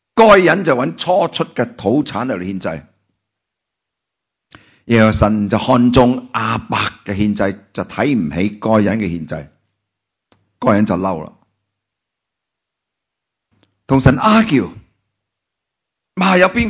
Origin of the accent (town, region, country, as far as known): China